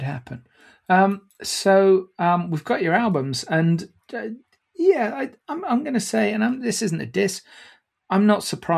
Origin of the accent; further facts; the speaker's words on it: United Kingdom; Interestingly, as a Brit, Obviously, when you say Nuremberg, most people will think of one particular thing.